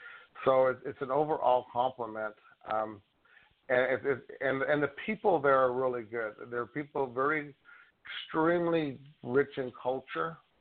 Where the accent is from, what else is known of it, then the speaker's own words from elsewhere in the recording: Southwestern United States, United States; And being from the Southwest, yeah. 2013 I went there. 2014 they had 28 inches of snow in 24 hours.